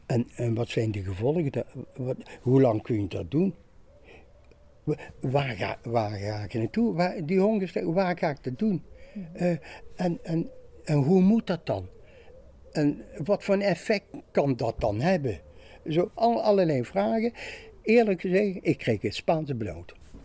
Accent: Maastricht, Limburg, Netherlands; Ik kom uit Maastricht.

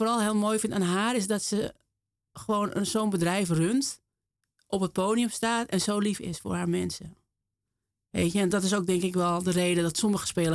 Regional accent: Wormerveer, North Holland, Netherlands; Ik kom uit Wormerveer.

